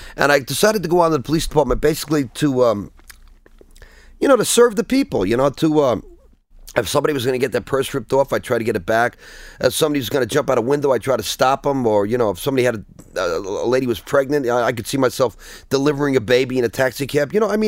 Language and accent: English; Brooklyn, New York, United States; Well, actually, I was growing up in Brooklyn. Then I went to high school in Brooklyn, and I started getting really crazy.